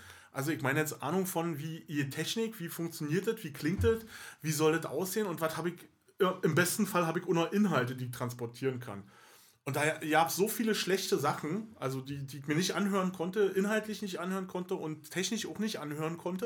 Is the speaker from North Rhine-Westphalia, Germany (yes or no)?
no; Berlin, Germany; accent: Berlin dialect; Wir sind also nur Ur-Berliner, Berlinern wie Sau.